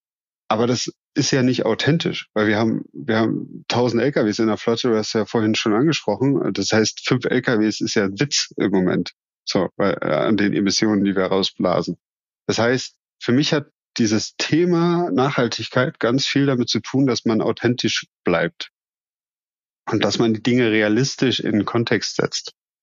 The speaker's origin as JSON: {"language": "German", "region": "Berlin", "country": "Germany", "accent": "Berlin", "said": "Ja, das ist ein Spruch aus meiner Heimat. Mein Berliner Dialekt hört man nicht so oft, aber wenn, dann setze ich ihn gern gezielt ein."}